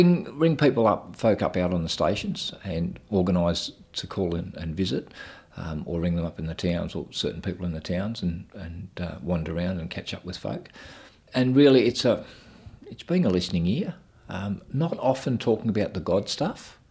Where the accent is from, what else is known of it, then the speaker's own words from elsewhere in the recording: Geelong, Victoria, Australia; Growing up in Geelong, used to watch the planes do their touch and goes and circuits at Grovedale Airport.